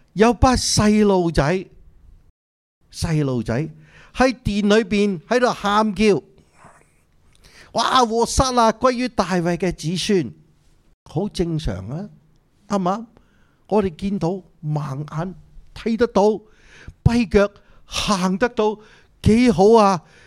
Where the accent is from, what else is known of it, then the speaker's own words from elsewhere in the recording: Guangdong, China; accent: Cantonese; 我们广东话就是怎么说呢？